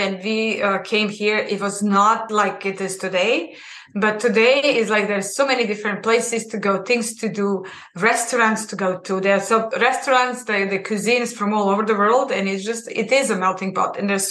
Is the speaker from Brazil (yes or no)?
no; Serbia; English is a second language; I was lucky that I was from Serbia, because officially there was never war in Serbia.